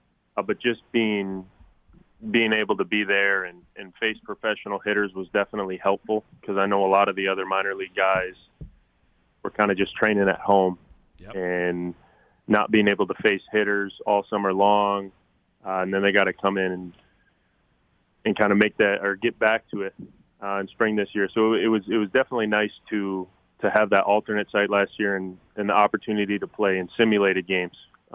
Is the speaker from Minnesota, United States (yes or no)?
yes; Minnesota, United States; I grew up a Twins fan because I'm from Minnesota.